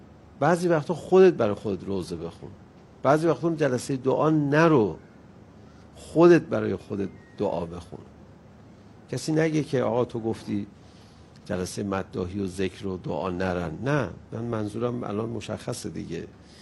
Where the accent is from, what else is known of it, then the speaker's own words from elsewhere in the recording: Iran; بهم برخورد به عنوان یه ایرانی، گفتم من به عنوان یه ایرانی اینو حذف کنم